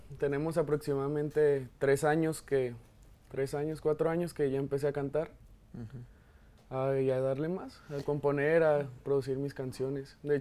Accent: Tonalá, Jalisco, Mexico; yo crecí en Tonalá. Okay. Tonalá es una de las zonas de Guadalajara.

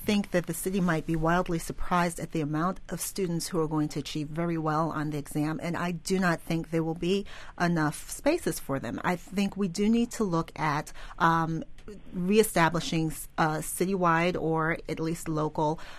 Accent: Brooklyn, New York, United States; I grew up in Brooklyn myself, and there weren't these wonderful charter schools back then

